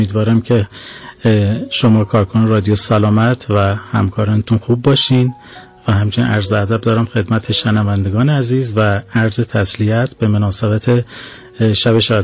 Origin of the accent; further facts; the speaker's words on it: Kerman, Iran; now in Tehran, Iran; دوران مدرسه ابتدایی و راهنمایی و متوسطه، بعد دانشگاه هم شانس داشتم تو شهر خودم قبول شدم، دولتی اونجا قبول شدم